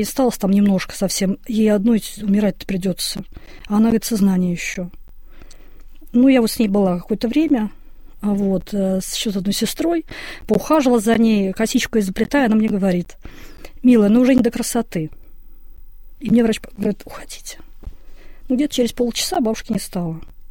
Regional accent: Moscow, Russia; Вот представьте, я из Москвы.

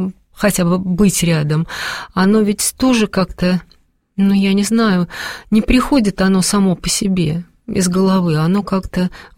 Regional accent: Moscow, Russia; потому что мы москвичи

